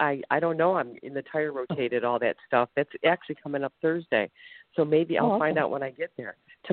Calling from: Ohio, United States; I'm calling from Ohio

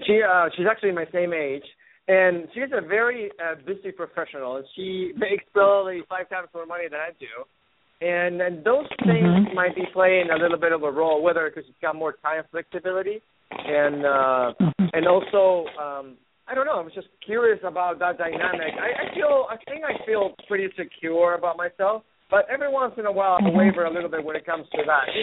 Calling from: Seattle, Washington, United States; Hello, Phyllis. This is … from Seattle.

